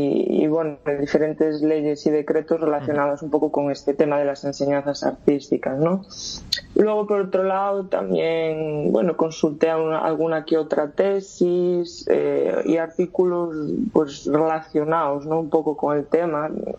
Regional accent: Caldas de Reis, Galicia, Spain; nace en Galicia, un poco del mundo allí de las bandas, la banda de mi pueblo, de Caldas de Reis.

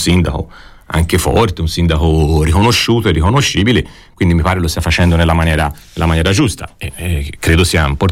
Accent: Campi Bisenzio, Tuscany, Italy; Io conosco abbastanza Sesto, anche se sono di Campi

